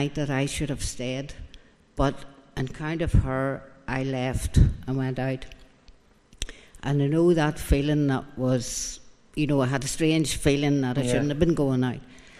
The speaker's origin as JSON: {"language": "English", "town": "Portadown", "region": "Northern Ireland", "country": "United Kingdom", "tie": "born or raised there", "said": "Well, I was brought up in Portadown, and we were sent along to Drumcree Church."}